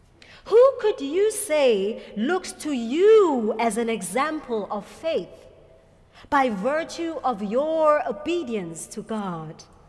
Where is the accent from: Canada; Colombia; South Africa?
South Africa; when I was in college in Stellenbosch, South Africa, the wine lands of my home country.